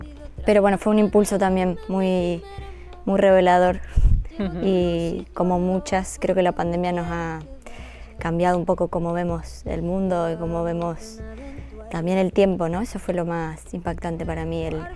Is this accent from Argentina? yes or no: yes; Mendoza, Argentina; now in Barcelona, Spain; Siempre desde casa, yo soy de Mendoza, de la provincia de Mendoza